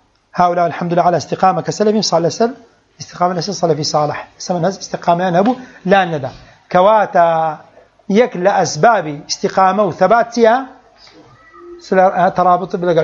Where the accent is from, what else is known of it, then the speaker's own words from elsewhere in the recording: Saudi Arabia; طبعا أنا سعودي